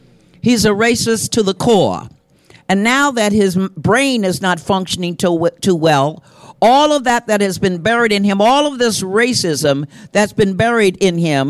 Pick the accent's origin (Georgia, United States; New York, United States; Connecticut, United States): New York, United States; I was raised in that. I am from Harlem. I lived in Harlem.